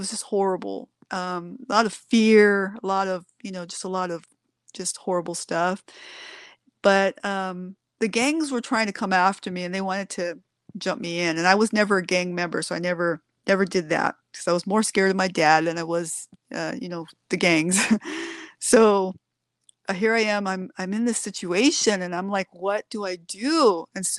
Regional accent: San Diego, California, United States; I'm from Southeast San Diego. I grew up on Skyline Drive, went to Morris High School, Farrell Junior High School, and I grew up on a private hill in a house that my dad built.

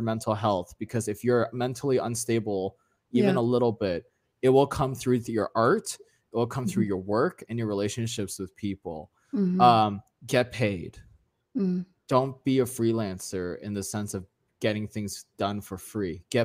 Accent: United States; because I can say this because I'm Asian American.

